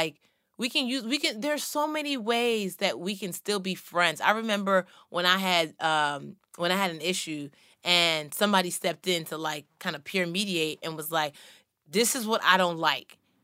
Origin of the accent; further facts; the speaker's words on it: Nigeria; I'm not yelling at anybody. I'm Nigerian, okay?